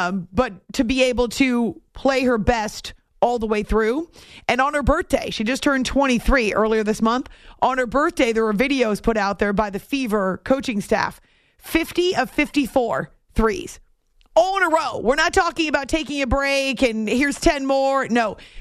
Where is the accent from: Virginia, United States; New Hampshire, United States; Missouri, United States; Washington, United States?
New Hampshire, United States; Since I grew up in New Hampshire, she followed the Celtics for a lot of years.